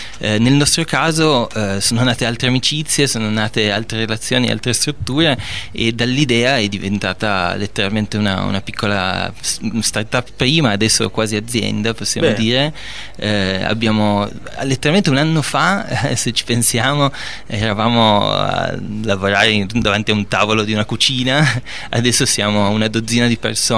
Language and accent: Italian; Turin, Piedmont, Italy; Tutti quanti siamo di Torino, tra l'altro